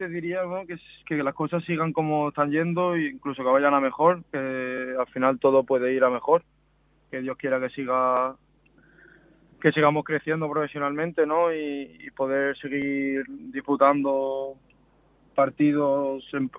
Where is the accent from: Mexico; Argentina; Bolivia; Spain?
Spain; Málaga, Andalusia; Yo soy malagueño